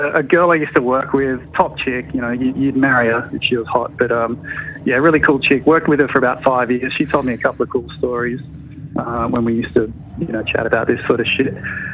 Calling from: South Africa; I'm calling from South Africa.

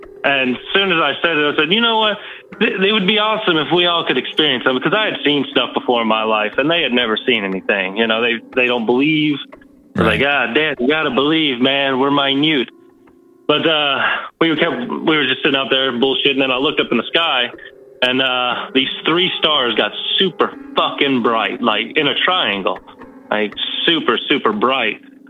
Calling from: North Carolina, United States; I'm calling from good old North Kakalaki.

